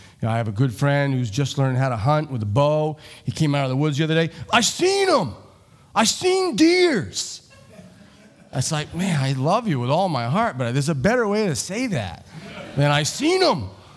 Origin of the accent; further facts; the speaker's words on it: Etna, Maine, United States; I grew up in Etna, Maine. The whopping population of Etna, Maine was 600. There was literally more cows.